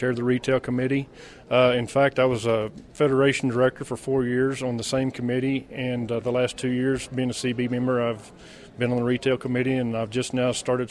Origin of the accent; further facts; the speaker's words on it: Ninnekah, Oklahoma, United States; Okay, I'm from Nenecaw, Oklahoma. I'm actually a dairy, cow-calf, and stocker operation. I've been there all my life. I'm third generation family that's on the same farm.